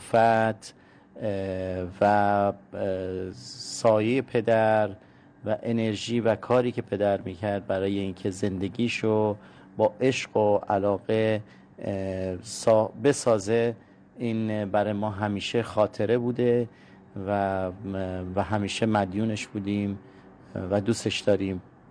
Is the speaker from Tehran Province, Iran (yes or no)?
no; Abadan, Khuzestan, Iran; now in Ardabil, Iran; والا ما وقتی جنگ شد رفتیم دیگه، این لهجمون تغییر که حالا که اومدیم مقداری سخت شده